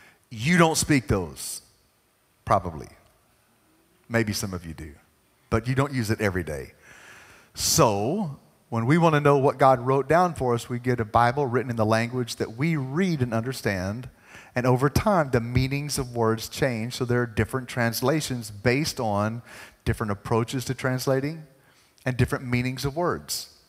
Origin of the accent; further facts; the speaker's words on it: United States; I grew up in America, which means I only know one language.